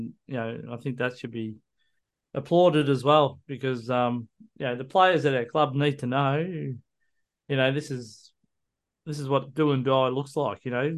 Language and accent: English; Frankston, Victoria, Australia; We're in my hometown of Frankston, so that'll be interesting to see.